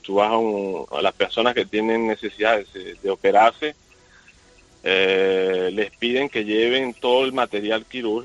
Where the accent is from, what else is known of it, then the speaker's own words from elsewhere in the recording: Venezuela; now in Paris, France; Yo cuando me vine de Venezuela las cosas no estaban tan malas como ahorita, y poco a poco toda mi familia se ha ido de Venezuela